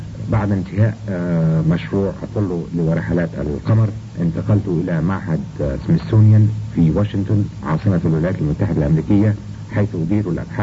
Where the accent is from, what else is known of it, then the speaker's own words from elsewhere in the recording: Egypt; moved away as an adult; أنا ولدت أساسا في مصر ودرست في مصر إلى البكالوريوس في جامعة علوم عين شمس